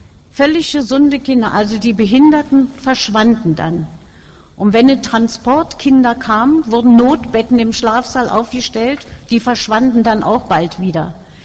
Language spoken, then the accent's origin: German; Magdeburg, Saxony-Anhalt, Germany; born there; Ich bin 1931 in Magdeburg geboren.